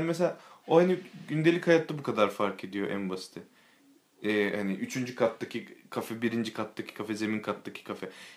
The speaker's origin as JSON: {"language": "Turkish", "region": "İzmir", "country": "Turkey", "lives_now": "Istanbul, Turkey", "said": "Ben İzmir'de okudum, İzmirliyiz zaten."}